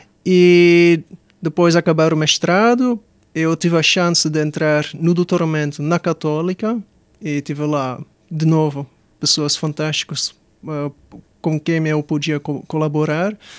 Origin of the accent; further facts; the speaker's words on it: Portugal; accent: Portuguese; Mais de Portugal, sim.